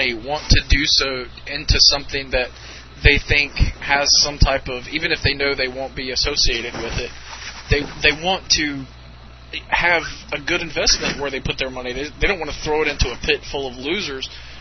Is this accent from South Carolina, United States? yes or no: yes; South Carolina, United States; I knew about blacks. Hell, I grew up in South Carolina. Hello, I know blacks.